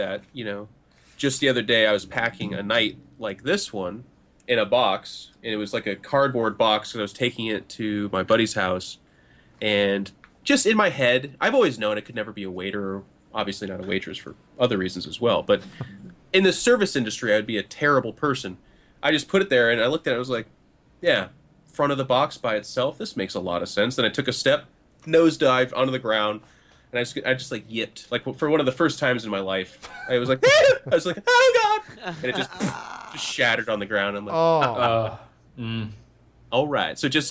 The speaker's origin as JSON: {"language": "English", "town": "Seattle", "region": "Washington", "country": "United States", "said": "But I live in Seattle, or I'm from Seattle, so."}